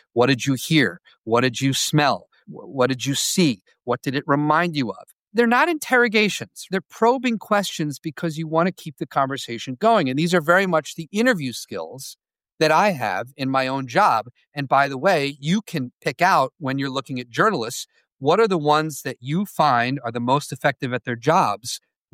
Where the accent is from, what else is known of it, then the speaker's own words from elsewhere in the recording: Northeast, United States; So I grew up in the Northeast, right?